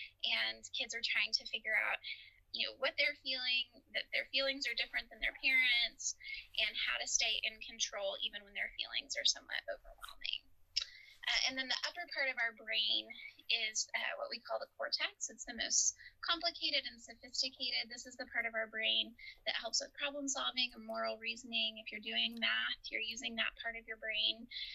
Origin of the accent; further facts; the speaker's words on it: San Angelo, Texas, United States; I'm from San Angelo. I love the water. I love sunshine. Good coffee.